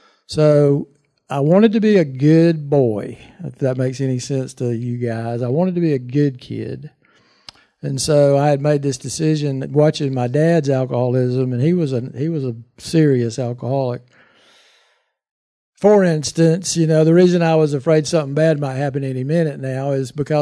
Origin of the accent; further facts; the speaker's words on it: Columbus, Georgia, United States; born there; So here we go. I was born in Columbus, Georgia.